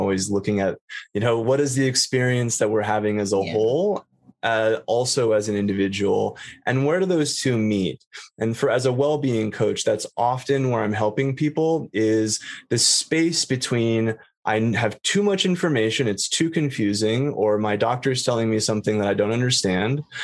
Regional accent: Los Angeles, California, United States; born and raised in Los Angeles and had this very unique upbringing.

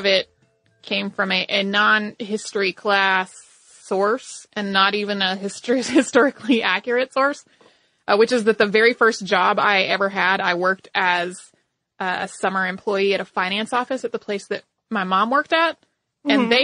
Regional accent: North Carolina, United States; I grew up in North Carolina where the Andy Griffith Show is on TV at all times.

